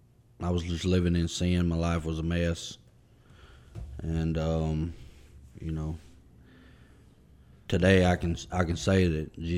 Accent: Boonville, United States; I'm 33 years old, and I'm from Boonville.

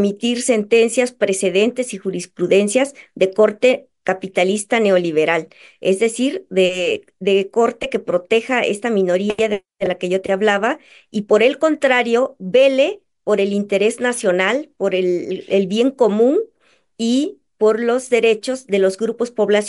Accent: Santa María Mixtequilla, Oaxaca, Mexico; born there; Sí, yo nací en Santa María Mixtequilla, que es un municipio, una comunidad indígena del Istmo de Tehuantepec. Soy de Oaxaca.

